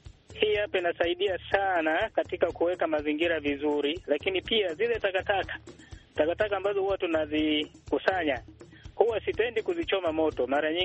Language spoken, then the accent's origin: Swahili; Songea, Ruvuma, Tanzania; natokea maeneo ya Songea, Tanzania.